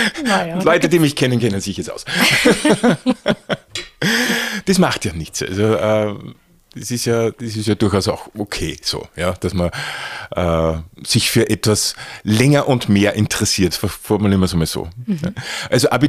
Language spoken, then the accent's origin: German; Neumarkt im Hausruckkreis, Upper Austria, Austria; Ich bin in Österreich aufgewachsen, ja. In Neumarkt Kallham.